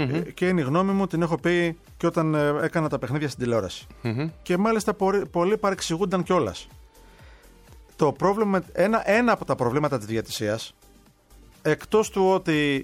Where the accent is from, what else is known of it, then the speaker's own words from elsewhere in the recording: Greece; Επειδή είμαστε Έλληνες και.